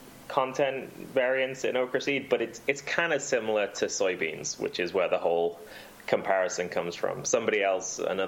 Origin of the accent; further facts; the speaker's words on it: United Kingdom; now in United States; so I'm not from America. I'm British.